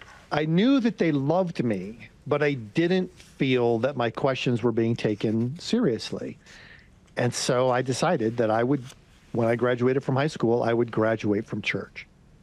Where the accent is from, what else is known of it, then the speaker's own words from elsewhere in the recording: Detroit, Michigan, United States; Well, I grew up in Detroit, Michigan. When I was a tiny kid, the city fell into riots.